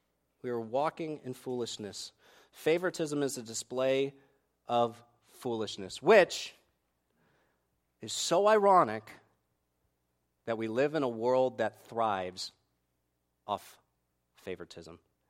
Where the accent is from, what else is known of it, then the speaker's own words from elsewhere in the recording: New England, United States; I'm from New England. We say it like it is.